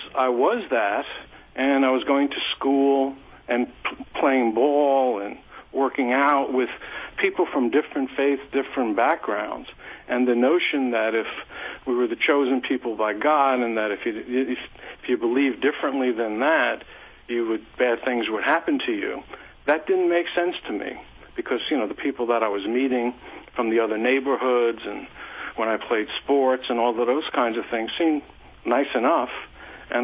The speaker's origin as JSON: {"language": "English", "town": "Manhattan", "region": "New York", "country": "United States", "tie": "born or raised there", "said": "Manhattan for till I was about 17, and then we moved to upstate New York. I found living in Manhattan, growing up in Manhattan, exhilarating in a lot of ways"}